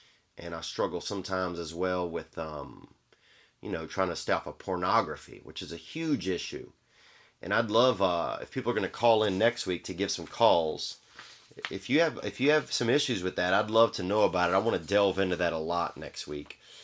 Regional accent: the South, United States; I'm from the South and I'm, you know, and I'm just fucking at least partly friendly.

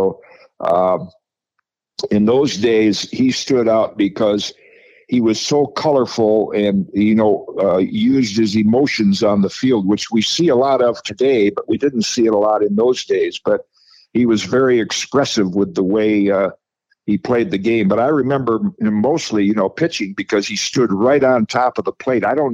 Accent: Michigan, United States; because as a kid growing up in Michigan, every holiday, well, in the summer, Memorial Day and Labor Day, the town team played a doubleheader

